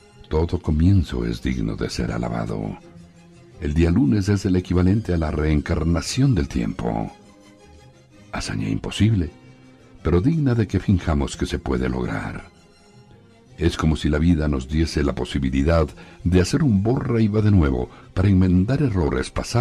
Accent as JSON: {"language": "Spanish", "town": "Quito", "region": "Pichincha", "country": "Ecuador", "said": "como quiteño que soy"}